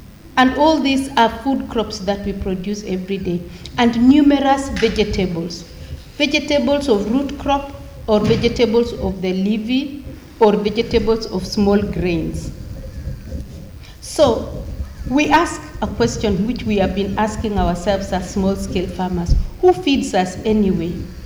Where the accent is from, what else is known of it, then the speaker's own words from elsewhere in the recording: Kenya; I come from Kenya. I'm a farmer.